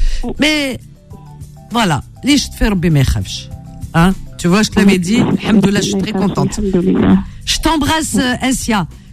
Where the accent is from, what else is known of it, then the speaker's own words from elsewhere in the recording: Marrakesh, Marrakesh-Safi, Morocco; Je ne sais même pas le magicien de Paris, je suis de Marrakech.